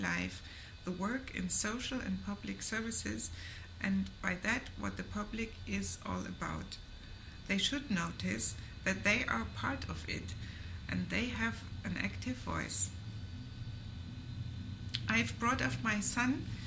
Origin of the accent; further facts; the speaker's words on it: Germany; English is a second language; also born or lived in Hamburg; now in Berlin, Germany; I live in Berlin now nearly 30 years. And I was born in Hamburg and brought up in the south of Germany.